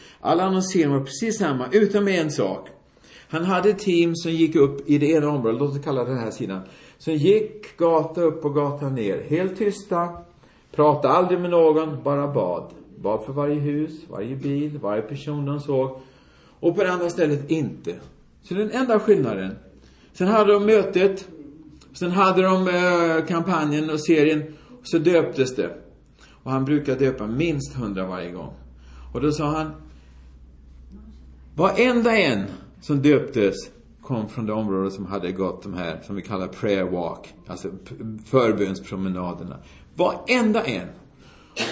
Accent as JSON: {"language": "Swedish", "country": "Sweden", "said": "Ja, i Sverige fick jag aldrig lära mig. Jag är svensk, sa jag."}